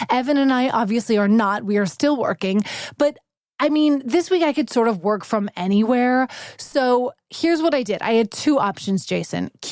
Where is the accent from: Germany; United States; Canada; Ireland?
Canada; Vancouver, British Columbia; coming to you live from my mom's closet in my hometown of Vancouver.